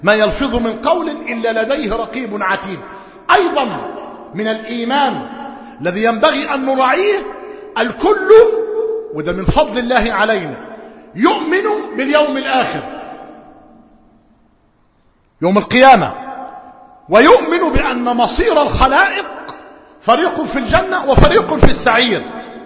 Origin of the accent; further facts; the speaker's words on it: Egypt; ونحن في موسم في قريتنا وفي قرى مصر موسم حصاد القمح